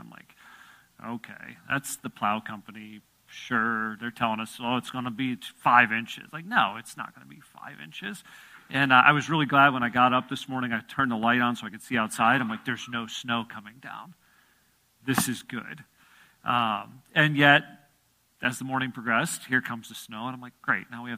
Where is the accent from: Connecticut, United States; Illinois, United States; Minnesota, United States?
Illinois, United States; Chicago; I used to enjoy the snow growing up in the Chicago area, going to college in northern Wisconsin.